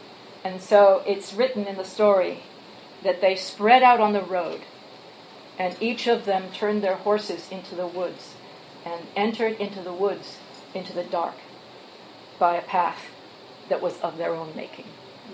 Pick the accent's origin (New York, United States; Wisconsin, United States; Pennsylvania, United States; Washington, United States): New York, United States; New York City; also born or lived in Massachusetts; growing up in New York City and in Massachusetts, I had never been off-road in my entire life.